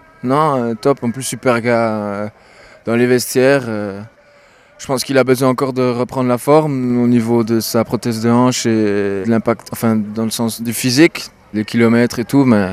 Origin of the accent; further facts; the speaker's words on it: Jura, Switzerland; je suis un jurassien à Yverdon